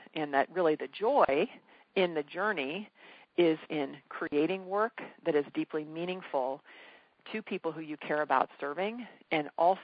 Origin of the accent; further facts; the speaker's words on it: San Francisco Bay Area, California, United States; I'm from the San Francisco Bay Area